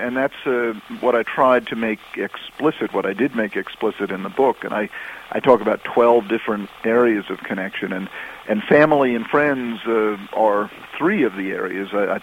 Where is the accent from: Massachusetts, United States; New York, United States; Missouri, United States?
Massachusetts, United States; Chatham; I grew up in Chatham on Cape Cod, and back then in the 50s was a little fishing village, and I feel a tremendous sense of place there.